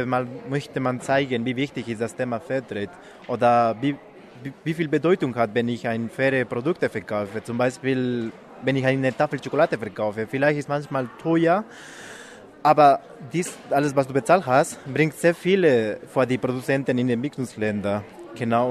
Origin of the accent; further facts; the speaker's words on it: Bolivia; German is a second language; In verschiedenen Ländern, ich komme aus Bolivien